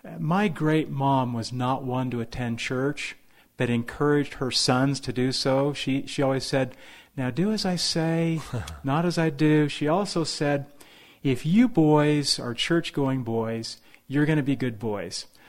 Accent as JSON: {"language": "English", "region": "California", "country": "United States", "lives_now": "Montana, United States", "said": "Well, it's great to be a Montanan, but I originated from California, and sometimes that's not the right thing to say."}